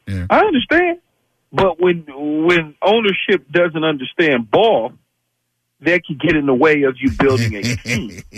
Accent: West Coast, United States; I'm from the West Coast. I'm out west in the Pac-12 country.

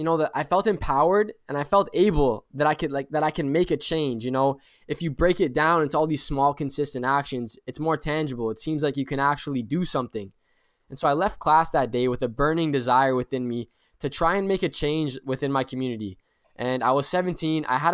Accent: Ontario, Canada; So I'm 18 years old. I'm from Canada, just outside of Toronto, which is the major city.

